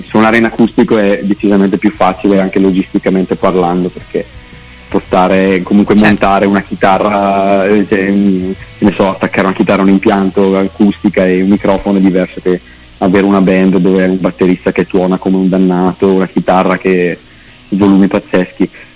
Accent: Brescia, Lombardy, Italy; Io sono di Brescia

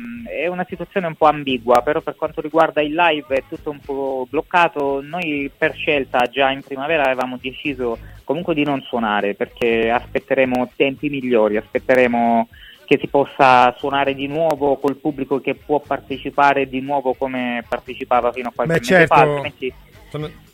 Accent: Aradeo, Apulia, Italy; io sono di Aradeo, che è famoso per essere anche il paese degli … ma anche degli

